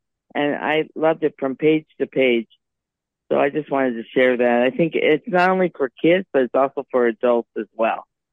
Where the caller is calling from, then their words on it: San Diego, California, United States; I'm calling from San Diego.